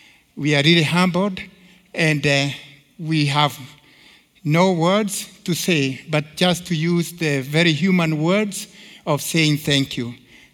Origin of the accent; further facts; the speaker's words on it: Kenya; from Kenya, working with Christian Outreach International, but practically working with you.